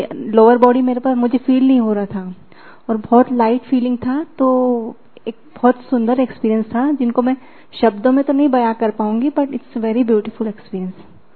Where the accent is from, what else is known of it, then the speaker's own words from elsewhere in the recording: Mumbai, Maharashtra, India; मैं मुंबई से हूँ और मैं चार्टर्ड अकाउंटेंट हूँ।